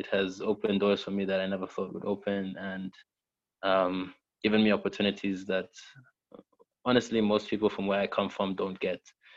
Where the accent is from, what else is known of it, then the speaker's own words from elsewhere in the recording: Nairobi, Kenya; I was growing up in Nairobi and playing for many different clubs, and it was just not clear, where do I go from here? How do I make it, to London?